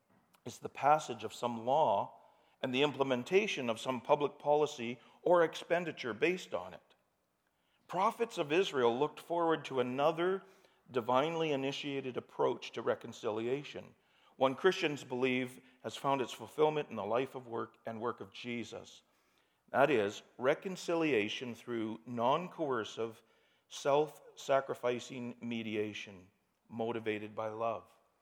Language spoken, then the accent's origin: English; Canada; how do we define ourselves as Canadians? What's the definition of being a Canadian? Right? Wonder what that is. It's very easy. We're not Americans.